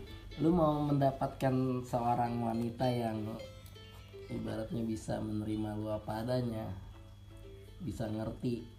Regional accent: West Sumatra, Indonesia; Sorry guys, saya orang Minang.

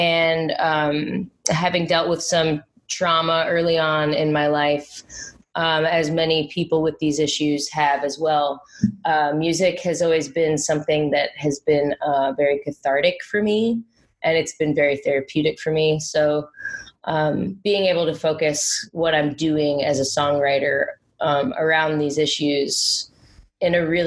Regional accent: Chicago, Illinois, United States; Sure. I grew up in Chicago.

